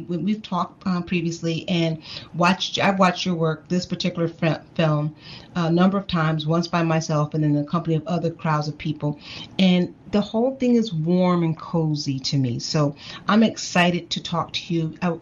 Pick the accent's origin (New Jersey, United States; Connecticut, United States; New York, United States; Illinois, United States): Illinois, United States; Chicago; are now in my hometown of Chicago.